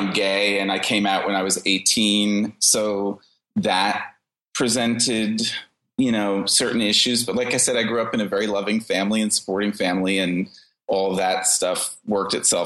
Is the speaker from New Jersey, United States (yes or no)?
yes; New Jersey, United States; Growing up outside of New York, going back to that whole New Jersey experience, like I remember driving into the city as a kid